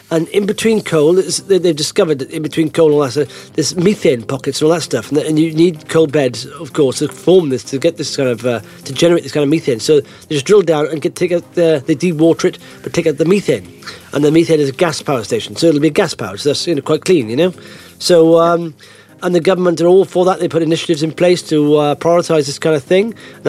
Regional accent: Blackwood, Wales, United Kingdom; I'm looking at how far the Sarawi is a little river near Blackwood, my hometown in South Wales.

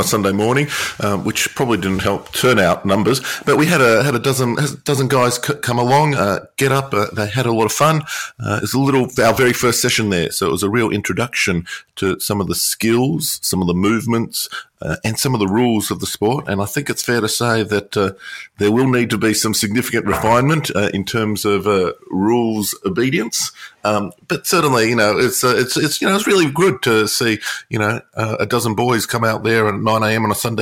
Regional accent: Australia; now in Isle of Man; growing up in Australia

